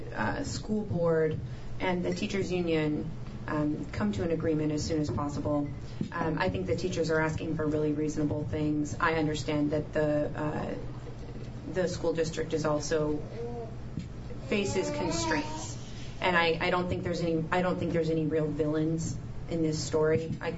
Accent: Anchorage, Alaska, United States; I grew up in Anchorage and had the opportunity to attend King Career Center

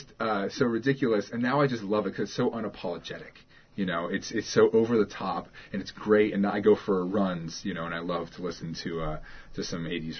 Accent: Alaska, United States; And I came from Sitka yesterday, and I grew up my whole life in Alaska. But I wasn't from a particularly wealthy family

